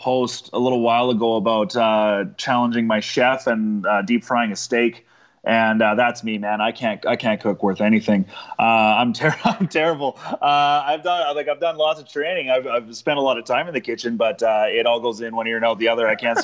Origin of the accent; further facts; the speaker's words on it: Saskatoon, Saskatchewan, Canada; I grew up in Saskatoon, Saskatchewan.